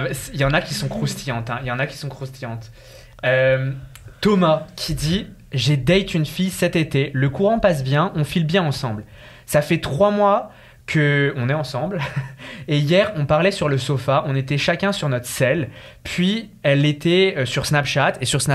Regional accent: France; je suis Français aussi.

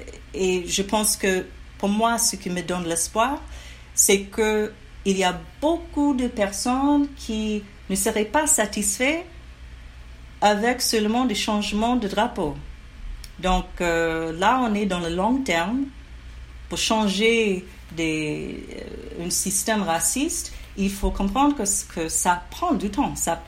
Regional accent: Tennessee, United States; Moi, je suis de Tennessee, l'État de Tennessee, dans le sud

